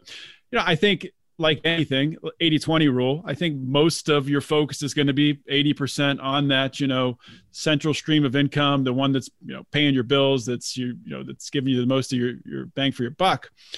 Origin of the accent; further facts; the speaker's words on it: Pennsylvania, United States; also born or lived in California; I picked up and I moved from California back home to where I, you know, grew up in Pennsylvania. So it was a familiar move